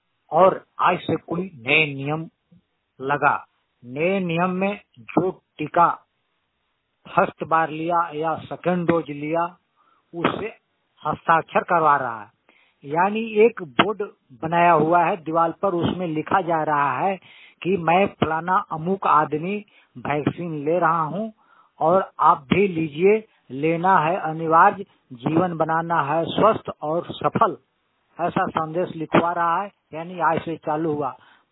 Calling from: Tubera, Jharkhand, India; मैं झारखंड के पलामू की ओर से, हमारा गांव टुबेरा

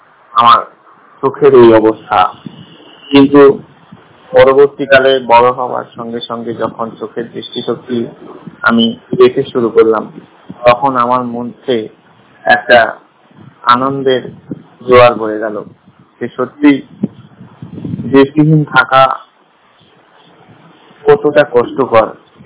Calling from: Bagachapa, West Bengal, India; আমি পশ্চিমবঙ্গের উত্তর চব্বিশ পরগনা জেলার ব্যাগাচাপা থেকে … বলছি। আমার বয়স 30 বছর।

